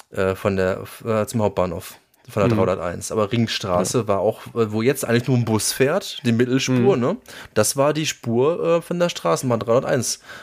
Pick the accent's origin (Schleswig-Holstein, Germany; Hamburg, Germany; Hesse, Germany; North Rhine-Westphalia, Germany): North Rhine-Westphalia, Germany; Gelsenkirchen; born or raised there